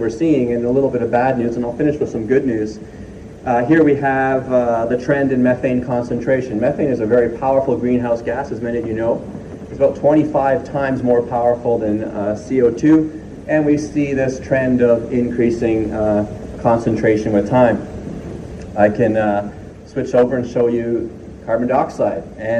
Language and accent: English; Hamilton, Ontario, Canada; I'm from Hamilton, I grew up in Hamilton, I love Hamilton.